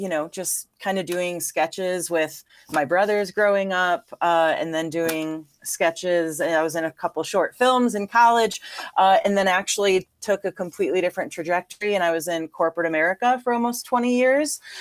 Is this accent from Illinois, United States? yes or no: yes; Chicago, Illinois, United States; And if you can't tell, I'm from Chicago, Illinois, which we talk with our hands a lot.